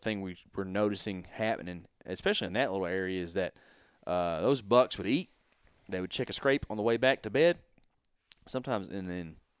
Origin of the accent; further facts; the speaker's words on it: Texas, United States; I mean, we're from Texas, right? You get a snowflake on film.